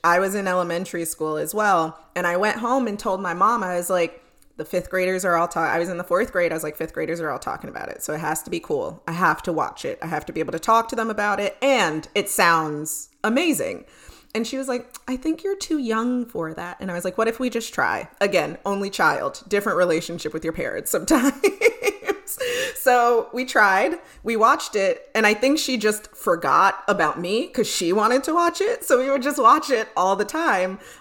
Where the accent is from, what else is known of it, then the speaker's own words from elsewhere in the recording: New York, United States; And growing up in New York, you couldn't really escape it.